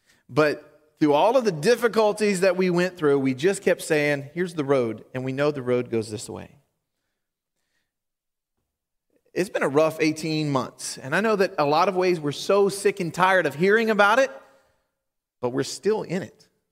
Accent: Louisiana, United States; I'm from Louisiana. Fall lasts for 30 minutes.

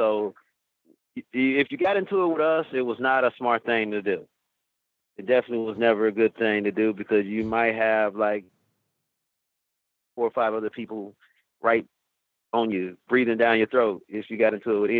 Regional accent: Tulsa, Oklahoma, United States; Oh man, my life growing up in Tulsa was pretty cool.

